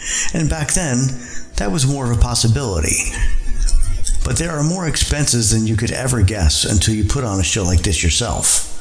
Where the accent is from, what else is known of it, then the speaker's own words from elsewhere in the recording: New Jersey, United States; I'm from New Jersey originally, and in the 70s it was known as the Haunted House State, largely due to the JCs.